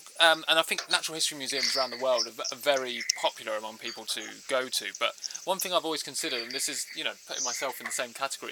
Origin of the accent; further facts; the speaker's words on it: Bracknell, South East England, United Kingdom; Especially where I grew up in Bracknell